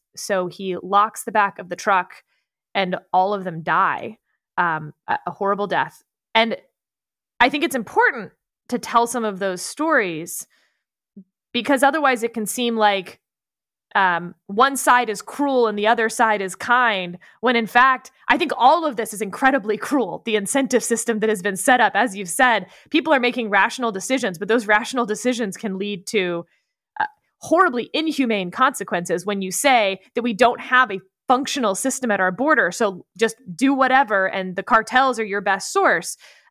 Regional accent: Texas, United States; I'm a Texan

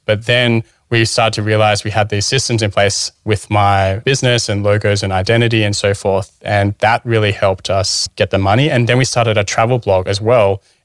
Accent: Australia; You could stay there for about 3 months on our visa being Australian.

